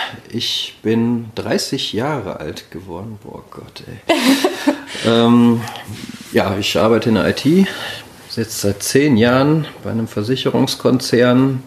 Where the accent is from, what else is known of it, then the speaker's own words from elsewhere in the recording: Dortmund, North Rhine-Westphalia, Germany; Ich komme ursprünglich aus Dortmund, also ich bin nicht neu in Dortmund.